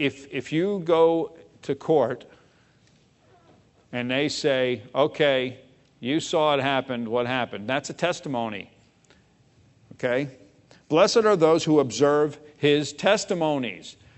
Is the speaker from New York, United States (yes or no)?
yes; New York City, New York, United States; If you know me, you might know that I grew up in New York City, that I hated school